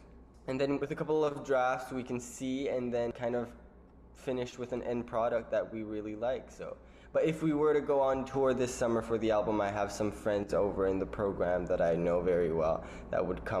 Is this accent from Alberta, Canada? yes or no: no; New Brunswick, Canada; now in Toronto, Canada; I'm an alternative singer-songwriter from the East Coast. I come from New Brunswick, and I currently reside in Toronto, Ontario.